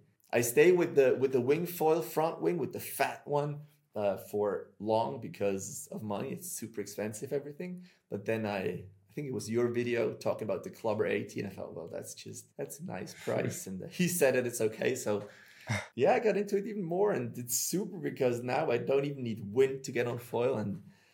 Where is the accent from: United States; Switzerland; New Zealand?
Switzerland; I'm from Switzerland, I have a different sort of accent.